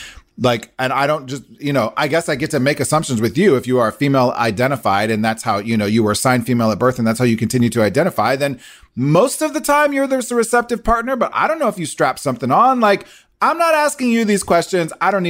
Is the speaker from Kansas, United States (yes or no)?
no; Nebraska, United States; I'm from Nebraska.